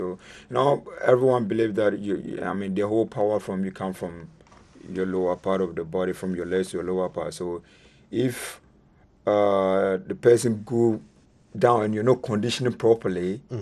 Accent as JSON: {"language": "English", "town": "Accra", "region": "Greater Accra", "country": "Ghana", "tie": "born or raised there"}